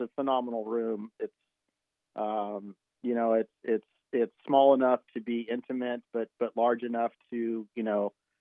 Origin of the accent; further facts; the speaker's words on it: Manhattan, New York, United States; because we're from Manhattan